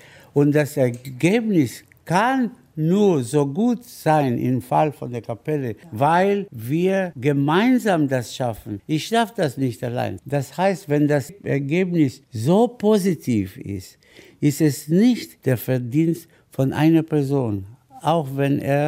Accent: Argentina; born there; German is a second language; Ich bin in Argentinien geboren, also ein bisschen lateinischer Blut ist mein Körper

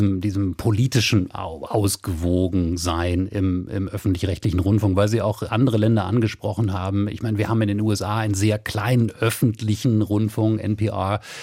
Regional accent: Wolfsburg, Lower Saxony, Germany; meine Heimatstadt ist Wolfsburg, da gibt es einen großen Konzern, einen Privatkonzern

